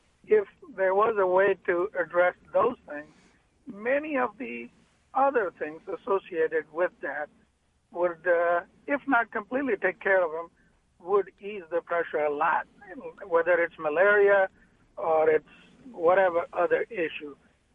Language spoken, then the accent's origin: English; India; moved away as an adult; now in United States; I grew up in India for 20 years, and for the last 30 years I've lived in Indiana.